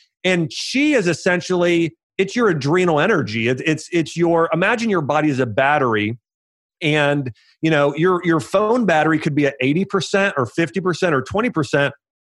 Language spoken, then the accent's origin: English; Ohio, United States; And I'm not from Nashville. You know, I'm from Ohio, not far where you're from in Pennsylvania.